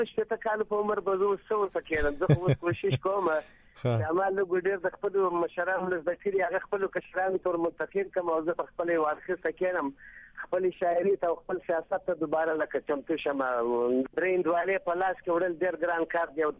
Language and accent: Pashto; Karachi, Sindh, Pakistan; moved away; also born or lived in Kandahar, Afghanistan; زما خپل ذاتي پیدایش کندهار بیا تقریبا د لس یوولس کال په عمر کې چې زه بېغیر ته راغلی یم کراچی ته تقریبا په اویا یو اویا دو اویا کې تقریبا زه په کراچی کې اوسم. اوس بالکل د سند شهري یم